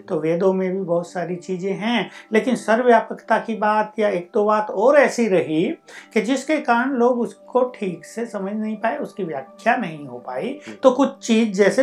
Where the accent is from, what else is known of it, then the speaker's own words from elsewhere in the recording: North India, India; moved away; मैं जब यहाँ पर आया आपसे 50 साल पहले, तो मैंने देखा हम नॉर्थ इंडिया से हैं, दिल्ली से भी नॉर्थ में